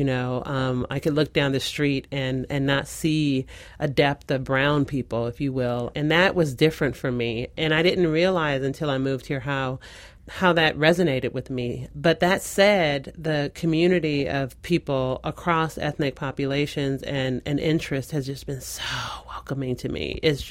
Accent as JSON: {"language": "English", "town": "San Francisco", "region": "California", "country": "United States", "tie": "born or raised there", "lives_now": "Seattle, United States", "said": "I grew up in San Francisco proper. I grew up in the Fillmore, which is the heart of San Francisco."}